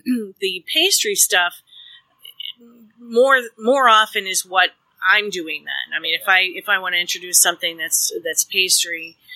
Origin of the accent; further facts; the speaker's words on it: Akron, Ohio, United States; at least around here where I grew up here in Akron